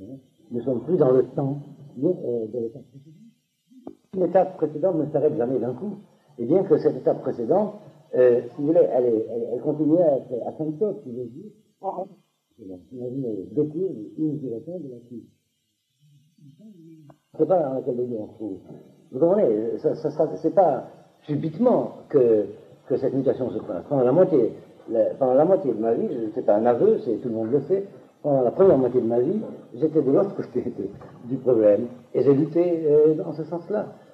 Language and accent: French; Algeria; j'ai droit à un passeport français, puisque je suis algérien.